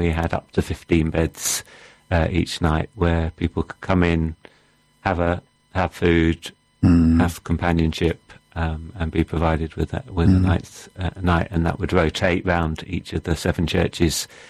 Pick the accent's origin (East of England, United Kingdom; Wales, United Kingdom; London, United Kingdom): London, United Kingdom; also born or lived in Peru; now in Eastbourne, United Kingdom; Yeah, I come from South London.